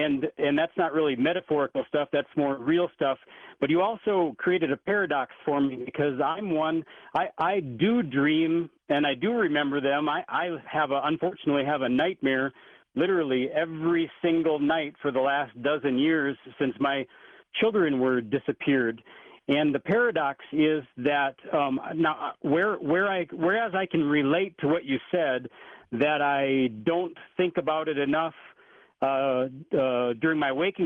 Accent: Minnesota, United States; you sound like you're from north and east of Minnesota, which is where I'm from.

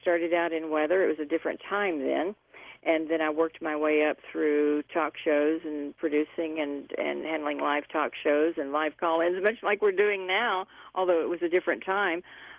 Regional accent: Knoxville, Tennessee, United States; starting in my hometown of Knoxville and then moving on to Kansas City.

